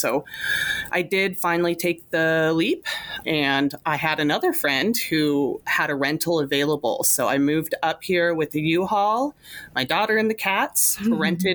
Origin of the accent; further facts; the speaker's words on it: Clinton, Montana, United States; also born or lived in Missoula; So I'm sort of from Missoula. I was born in Missoula, but I lived in Clinton in my early childhood, which is a small town right outside of Missoula.